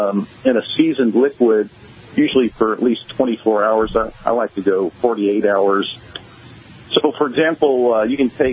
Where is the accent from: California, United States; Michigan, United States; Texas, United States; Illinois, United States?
Texas, United States; But hey, I grew up on the Texas coast, so I do my share of red fishing and trout fishing.